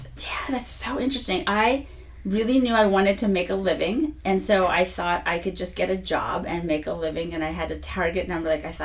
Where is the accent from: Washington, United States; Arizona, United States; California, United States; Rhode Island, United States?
California, United States; Santa Monica; Like, I grew up in basically in Santa Monica. You know, horseback riding at Pepperdine University. So I was all about the beach.